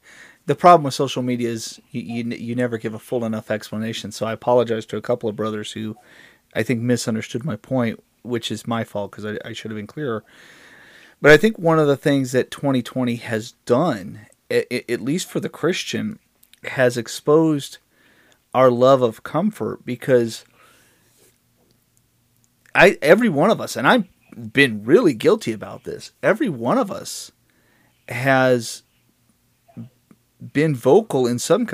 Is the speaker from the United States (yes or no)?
yes; United States; I'm speaking as an American.